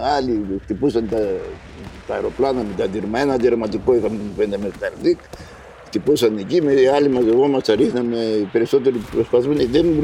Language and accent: Greek; Crete, Greece; Είμαι από τα Καλωδιάντα της Κρήτης, Καλωδιάντα Χανίων Κρήτης. Γεννημένος το 1953.